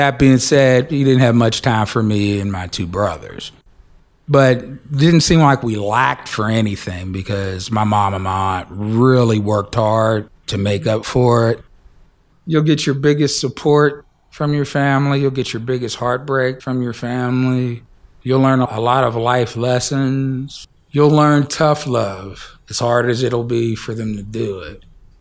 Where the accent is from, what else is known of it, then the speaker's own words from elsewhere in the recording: Pittsburgh, Pennsylvania, United States; I've lived in Penn Hills for approximately 20 years. Well, we grew up in Homewood. We also had a house in Garfield.